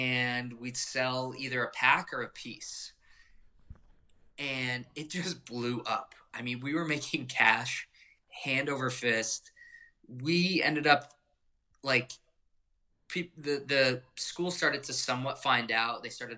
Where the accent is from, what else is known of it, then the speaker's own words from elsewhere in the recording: Scottsdale, Arizona, United States; also born or lived in New Jersey; I was born in New Jersey. I lived there for a very, very short period of time. But I primarily grew up in Scottsdale.